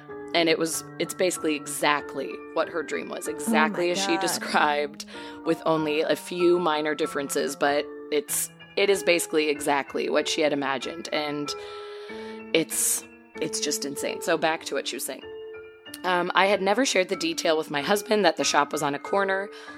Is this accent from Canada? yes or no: yes; Canada; I'm Canadian, so this all makes sense.